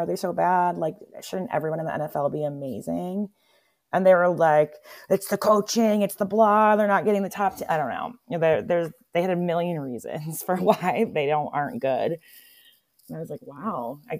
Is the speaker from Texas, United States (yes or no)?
no; Vernon Hills, Illinois, United States; No, I'm from Vernon Hills, which kind of sounds like Arlington Heights because it has the H, Heights and Hills.